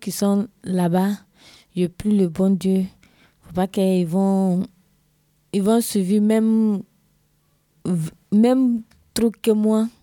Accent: Côte d’Ivoire; j'ai 25 ans. Je viens de la Côte d'Ivoire.

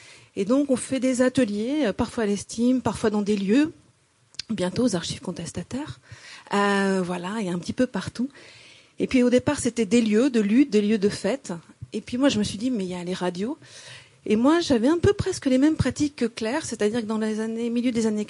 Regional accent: France; Je viens de France et depuis 12 ans, en fait, je viens régulièrement à l'Estime

